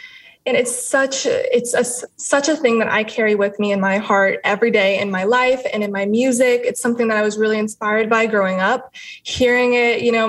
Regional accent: United States; I love being Cuban American.

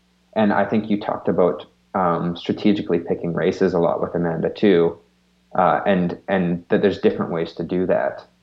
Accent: Canada; I sort of have the luxury of being a Canadian and not having to worry about UCI points that much.

